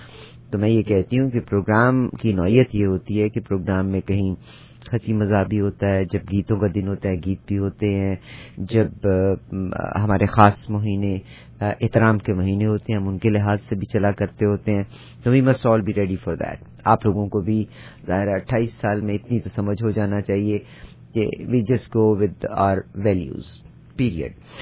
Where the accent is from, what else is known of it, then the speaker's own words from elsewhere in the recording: Pakistan; بہرحال ہم تو جس خطے سے تعلق رکھتے ہیں پاکستان میں, تو اگر دودھ خراب ہو جایا کرتا تھا تو ہم اس کا پانی خشک کرنے کے بعد اس کی مٹھائی بنا لیا کرتے تھے.